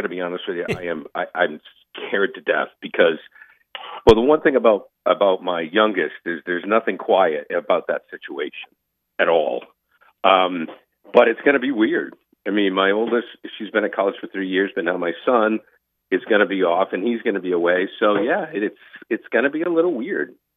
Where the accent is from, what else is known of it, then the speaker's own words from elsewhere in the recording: New England, United States; You know, growing up in New England, and, you know, we've been to other parts of the country